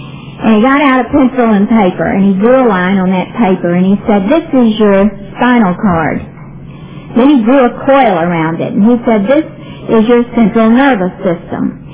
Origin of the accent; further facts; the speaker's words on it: Baltimore, Maryland, United States; I'm from Baltimore, Maryland, and I'm an alcoholic.